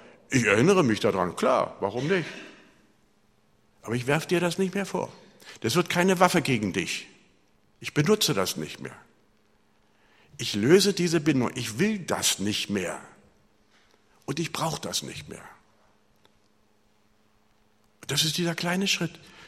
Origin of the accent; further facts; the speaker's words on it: Berlin, Germany; Ich bin in Berlin groß geworden